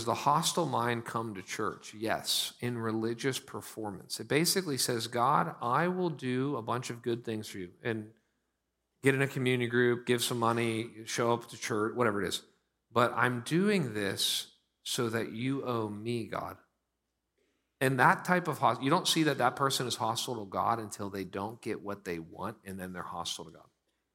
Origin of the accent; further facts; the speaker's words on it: Pittsburgh, Pennsylvania, United States; I'm from Pittsburgh.